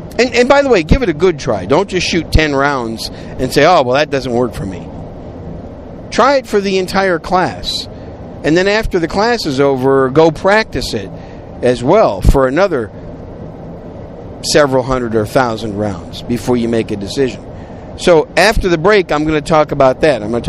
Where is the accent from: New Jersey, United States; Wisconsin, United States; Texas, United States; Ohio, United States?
Wisconsin, United States; also born or lived in New York City; I'm a cheesehead. I was raised in Wisconsin. Born in New York City, but raised in Wisconsin, so I'm a huge Packer fan.